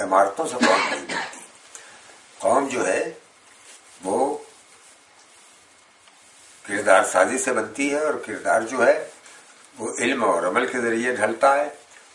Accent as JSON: {"language": "Hindi", "town": "Lucknow", "region": "Uttar Pradesh", "country": "India", "said": "हम लखनऊ के रहने वाले हैं, लखनऊ में कम से कम 500 बड़े इमामबाड़े हैं"}